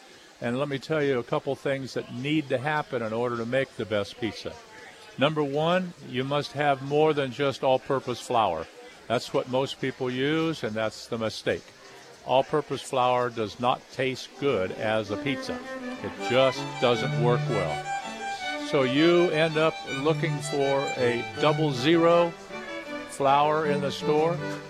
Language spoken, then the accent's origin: English; Ohio, United States; You know, I don't know about you, but I grew up in Ohio.